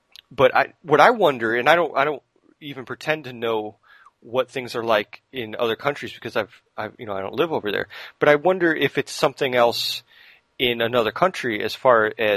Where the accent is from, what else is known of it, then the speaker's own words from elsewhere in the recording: United States; I'm speaking as an American here.